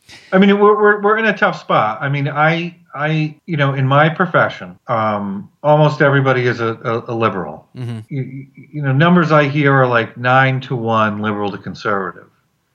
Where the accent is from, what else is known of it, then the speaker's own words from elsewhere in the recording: New Hampshire, United States; You know, who grew up during the Reagan Revolution, and I'm from New Hampshire.